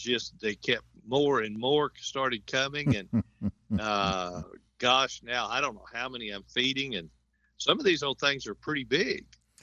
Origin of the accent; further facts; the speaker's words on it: Texas, United States; well, like I said, I grew up in South Texas. We had stock tanks, and we had, you know, we stocked them with those little hybrids.